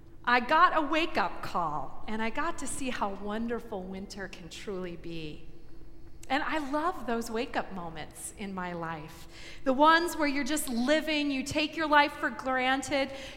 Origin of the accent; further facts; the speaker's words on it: Minnesota, United States; I'm Minnesotan enough to see a storm as a real challenge.